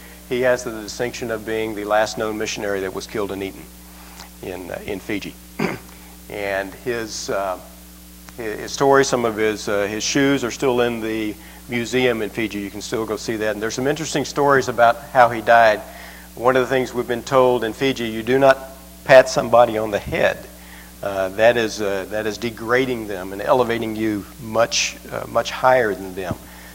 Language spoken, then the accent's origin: English; Houston, Texas, United States; moved away as an adult; now in Carthage, United States; I was born and raised in Houston, lived there all of my life until God led us to Tennessee about 3 years ago.